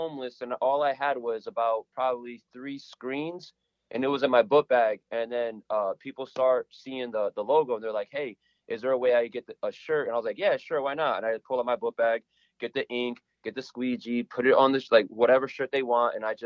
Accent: Meriden, Connecticut, United States; Well, right now I'm in Meriden. Like, I was brought up in Meriden. This is my home.

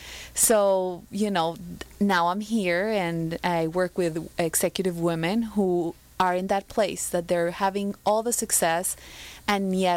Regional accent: Colombia; English is a second language; moved away as an adult; now in New York, United States; And I grew up in Colombia, in South America, so I went into economics and decided I wanted to work for Wall Street, so moved to New York.

